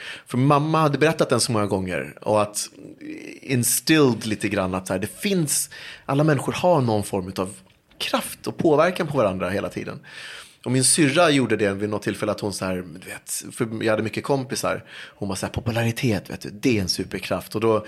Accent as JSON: {"language": "Swedish", "town": "Uppsala", "region": "Uppsala County", "country": "Sweden", "tie": "born or raised there", "also_born_or_lived": "Uganda", "said": "Sen flyttade vi tillbaka till Uganda liksom för att straighten some things out. Och medan vi var där 76 så föddes jag. Sen kom vi tillbaka till Uppsala."}